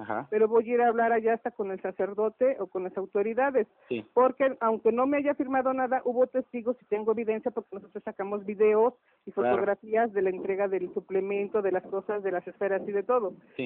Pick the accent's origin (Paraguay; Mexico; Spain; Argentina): Mexico; Tlaxcala; nosotros somos de Tlaxcala, nosotros lo que queremos hacer es ayudar a la gente